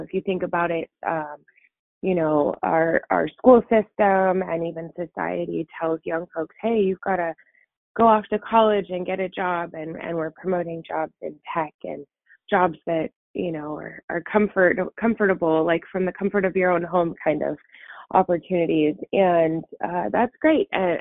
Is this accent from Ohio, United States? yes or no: no; Washington, United States; I'm from Central Washington and graduated at a time where our economy wasn't all that outrageously great.